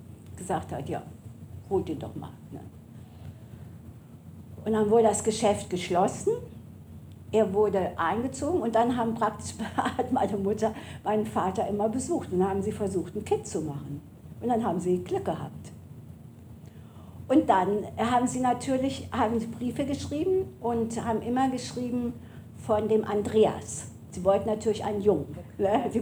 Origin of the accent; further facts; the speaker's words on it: Neuwied, Rhineland-Palatinate, Germany; born there; Von Neuwied. Also von also Neuwied, wo ich geboren bin, das ist am Rhein.